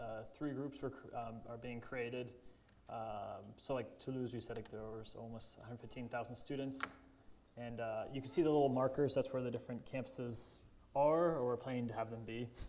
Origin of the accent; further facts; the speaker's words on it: United States; now in France; which was very hard for me as an American growing up in the university system here.